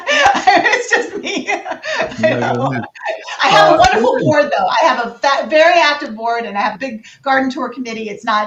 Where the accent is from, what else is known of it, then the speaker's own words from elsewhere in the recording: Midwest, United States; I'm from the Midwest originally. I'm a Midwestern farm girl, so we don't call them.